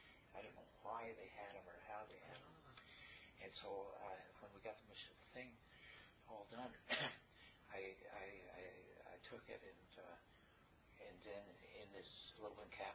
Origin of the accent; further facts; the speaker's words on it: New York, United States; I grew up in northern New York along Lake Champlain.